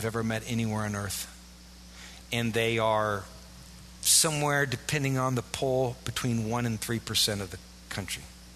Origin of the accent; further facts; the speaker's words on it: United States; I'm specially anointed because I'm white and from America.